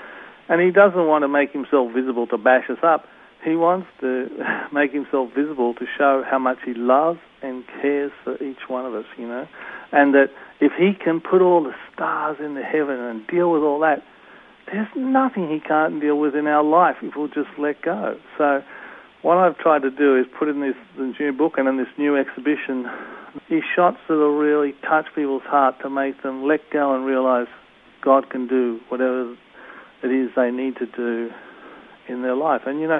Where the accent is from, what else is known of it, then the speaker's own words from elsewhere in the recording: Australia; with an accent like this, you've got to be kidding. I'm a photographer from Australia.